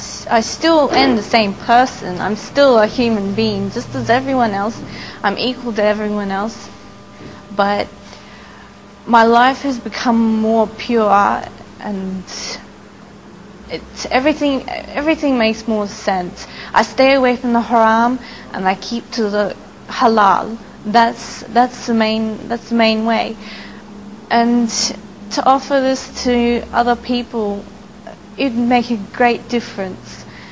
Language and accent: English; Australia; I'm still an Aussie, but my faith is different. I'm a Muslim. I'm an Aussie Muslim.